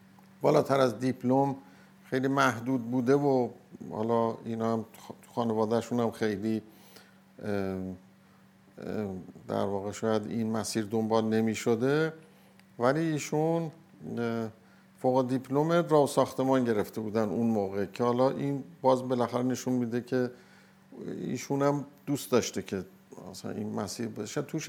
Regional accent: Hamadan, Iran; من سال 25 دی 1334 در همدان متولد شدم.

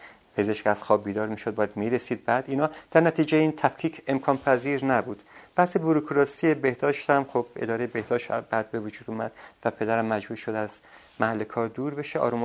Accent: Ardabil, Ardabil Province, Iran; یادمه کودکیم اینجوری بود. سرمایه بسیار بسیار شدید اردبیل یادمه

